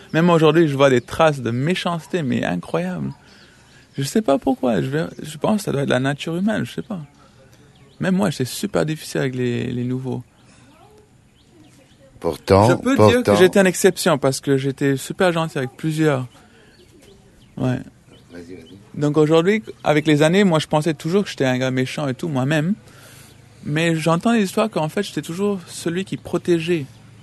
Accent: Auroville, Puducherry, India; Donc, j'ai vécu à Auroville, j'ai grandi à Auroville, c'était spécial

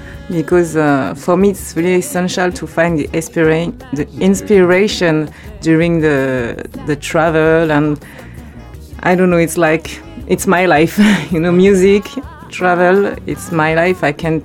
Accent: French Caribbean, France; But I'm not original because I'm Caribbean from France.

